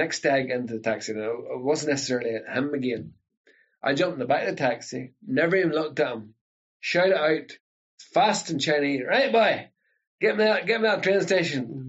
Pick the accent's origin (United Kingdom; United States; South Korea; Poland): United Kingdom; Northern Ireland; I went to England and I says … from Northern Ireland